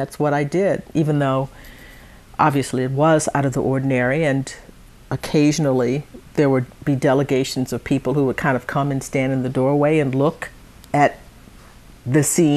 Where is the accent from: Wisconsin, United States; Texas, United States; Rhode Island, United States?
Texas, United States; Livingston; I was born in Livingston, which is even deeper into East Texas and a little bit northeast of Conroe. And I grew up there.